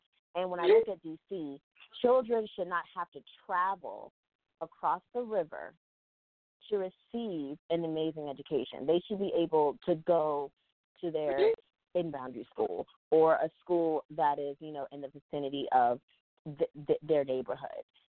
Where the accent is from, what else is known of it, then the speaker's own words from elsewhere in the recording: Bowie, Maryland, United States; now in Washington, United States; So I was born in D.C. I grew up in PG County, so I grew up in Bowie, Maryland. Went to school for a little while up in Wisconsin. Came back home, moved back to D.C.